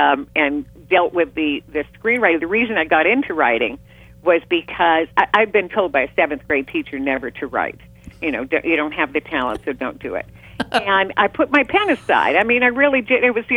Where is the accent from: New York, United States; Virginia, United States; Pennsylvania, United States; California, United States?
California, United States; you're from San Francisco, I'm from the Bay Area.